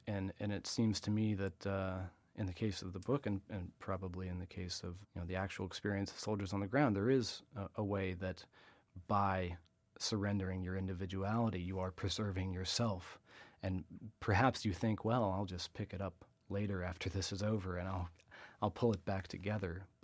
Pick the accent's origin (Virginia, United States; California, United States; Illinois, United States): Virginia, United States; when I grew up in Virginia, in the South, a lot of soldiers come from sort of an area of the country similar to the one that I grew up in.